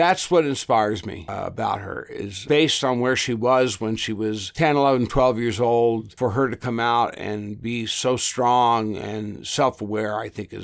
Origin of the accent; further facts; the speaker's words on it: Los Angeles, California, United States; moved away as an adult; Well, I was born and raised and stayed in the Los Angeles area until I was just about 50.